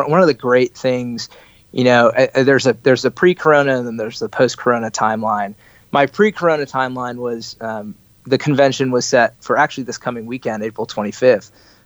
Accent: Virginia, United States; And I made it to the University of Virginia just because, you know, I'm from Virginia.

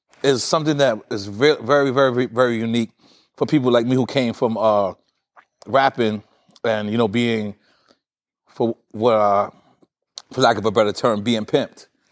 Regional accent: New York, United States; I'm from New York. I got to go for it.

